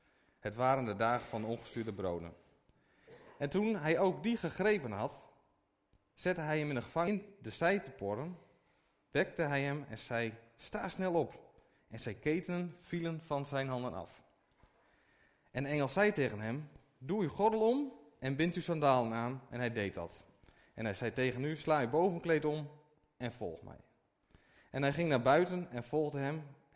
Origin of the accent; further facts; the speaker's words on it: Sebaldeburen, Groningen, Netherlands; Ik kom uit Sebaldeburen. Is iedereen wel bekend denk ik. Je kunt een beetje vergelijken met Amsterdam, Groningen en Dracht. Heel klein plaatje, 700 mensen.